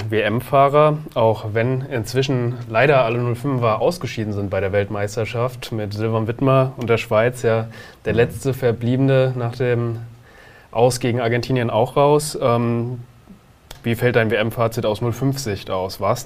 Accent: Mainz, Rhineland-Palatinate, Germany; Nee, also gefühlt kann man sich als Mainzer gar nicht mehr vorstellen, dass der woanders spielt, weil der sich hier so schnell integriert hat.

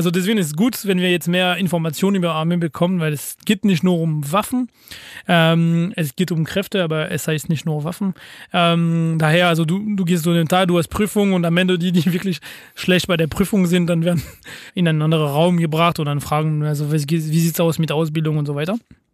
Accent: France; German is a second language; Und bei uns in Frankreich geht darum so Abi und dann schnellstmöglich einsteigen weiter.

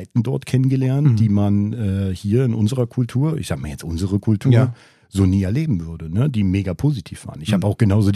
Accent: Berlin, Germany; wo ich aufgewachsen bin. Mhm. Ne, in Berlin-Wedding, doch schon in der Gegend, wo ich mich viel durchsetzen musste.

